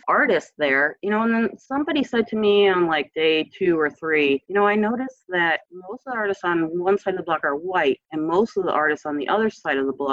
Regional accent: Westchester, Illinois, United States; now in Aurora, United States; I grew up in Westchester, which is in the Proviso Township, but Westchester at the time was like this one little white village.

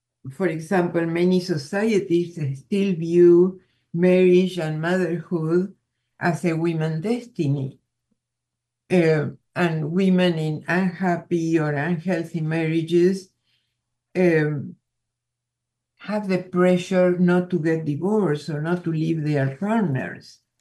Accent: Buenos Aires, Argentina; You know, I am from Buenos Aires

